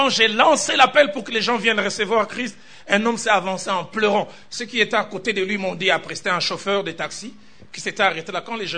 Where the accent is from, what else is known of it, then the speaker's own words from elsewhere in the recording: Kinshasa, DR Congo; je prêchais dans une grande école chez nous à Kinshasa